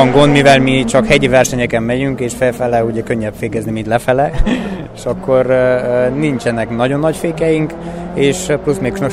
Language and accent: Hungarian; Brașov, Brașov County, Romania; Brassóból vagyunk.